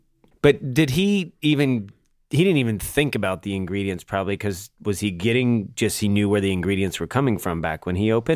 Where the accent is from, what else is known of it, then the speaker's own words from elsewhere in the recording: the South, United States; I mean, me as a Southerner, I romanticize it all the time.